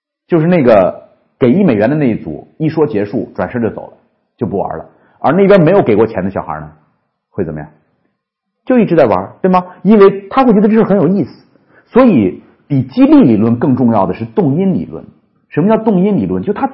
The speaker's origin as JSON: {"language": "Chinese", "country": "China", "said": "各位，你知道我们中国人研究"}